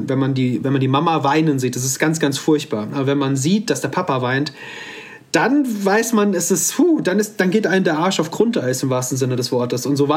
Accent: Hesse, Germany; Ich bin mittlerweile 33 Jahre alt. Ich komme aus dem Kreis Offenbach am Main, in der Nähe von Frankfurt am Main.

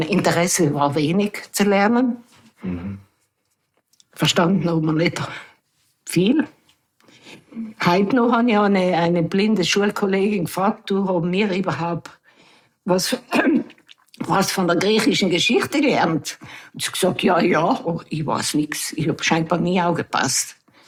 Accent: Moritzing, Trentino-Alto Adige, Italy; Ja, ich bin aufgewachsen, eigentlich in Moritzing geboren und aufgewachsen.

